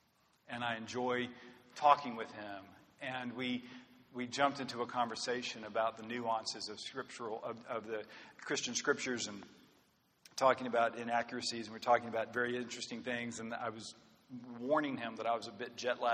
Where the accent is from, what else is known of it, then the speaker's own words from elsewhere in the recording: Waco, Texas, United States; I'm from Waco. I don't know much about herding.